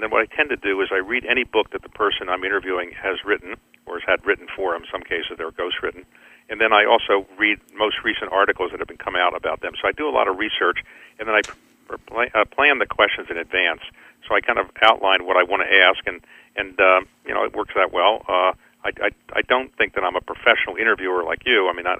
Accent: Baltimore, Maryland, United States; We're both from Baltimore, so I think she was willing to open up.

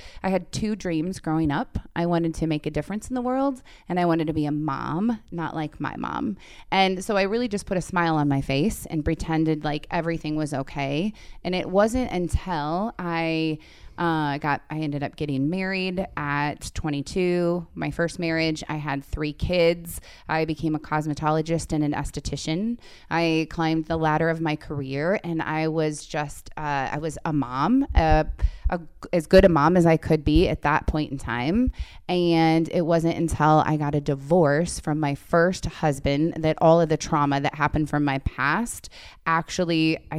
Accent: Sioux City, Iowa, United States; Well, Sioux City, Iowa, Sergeant Bluff. I did go to 10 different schools from kindergarten to fourth grade. So I've been a little bit of everywhere, but typically Sioux City.

